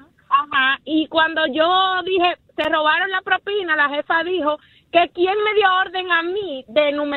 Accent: Boston, Massachusetts, United States; Spanish is a second language; Yo soy de Boston

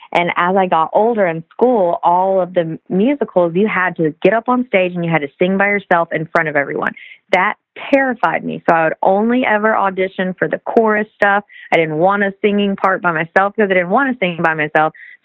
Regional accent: Mint Hill, North Carolina, United States; Okay, so I'm not from Raleigh, but I'm from North Carolina. Okay. A little town called Mint Hill, right on the outskirts of Charlotte. and born and raised in the same house. Yeah, my parents still live there.

